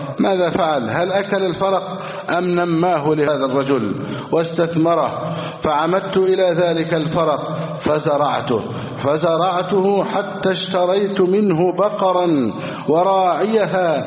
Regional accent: Egypt; اللهم احفظ بلدنا مصر أمنا أمانا سخاء رخاء

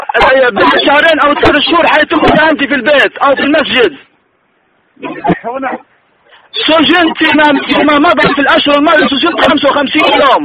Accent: Libya; ابي استفتيك، انا من ليبيا.

